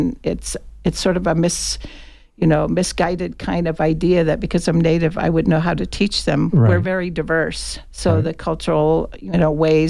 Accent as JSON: {"language": "English", "region": "Arizona", "country": "United States", "first_language": "Hopi", "second_language": "English", "said": "Even though Hopi was my first language, I realized at the ALDI that I couldn't speak it anymore, mm-hmm. and I also couldn't think in it."}